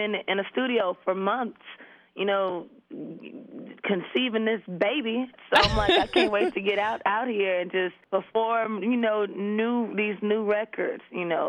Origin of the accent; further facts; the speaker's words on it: Florida, United States; Don't hate me. I'm from Florida.